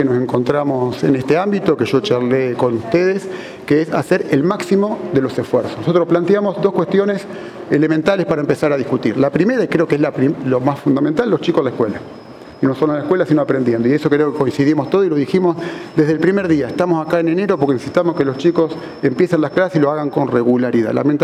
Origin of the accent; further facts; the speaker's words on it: Santa Fe, Argentina; lo sumamos como santafesinos y como argentinos